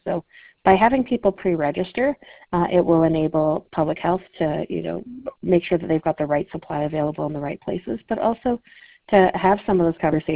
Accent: Canada; when I grew up in Canuso up north

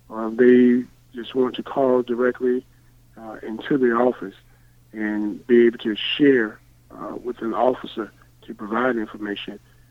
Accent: Columbus, Ohio, United States; I'm from Columbus, and I want to see our city continue to thrive

